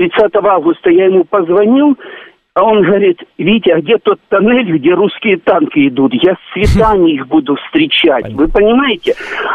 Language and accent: Russian; Donetsk, Donetsk Oblast, Ukraine; я сам родился, вырос в Донецке, у меня квартира на Куйбышева улице.